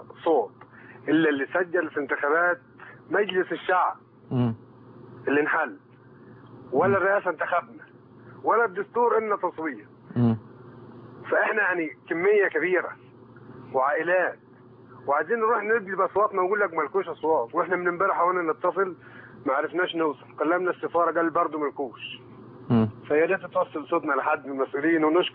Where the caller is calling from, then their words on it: Jordan; فأنا بتصل من الأردن عشان أقول لحضرتك حاجة